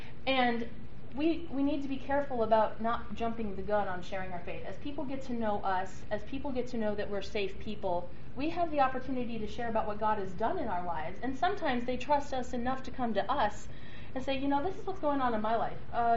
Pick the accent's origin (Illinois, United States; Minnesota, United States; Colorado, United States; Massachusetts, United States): Illinois, United States; Nashville; But in Nashville, Illinois, where I grew up, big deal.